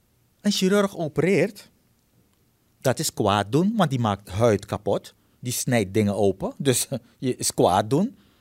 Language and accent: Dutch; Suriname; moved away; also born or lived in Netherlands; Ik ben in Suriname geboren en getogen. Mm-hmm. Ik ging naar Nederland, ik heb daar 32 jaar gewoond.